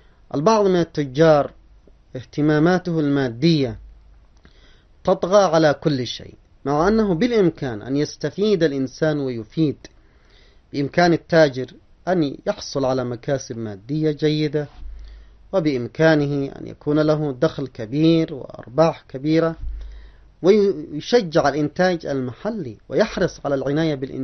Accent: Yemen

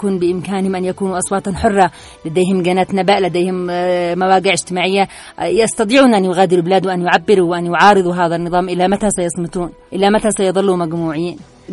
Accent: Yemen; أنا كمواطنة يمنية

